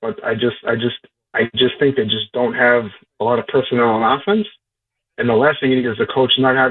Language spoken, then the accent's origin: English; Brooklyn, New York, United States; now in New Jersey, United States; I'm 48 years old. I'm in New Jersey. I'm from Bensonhurst, Brooklyn.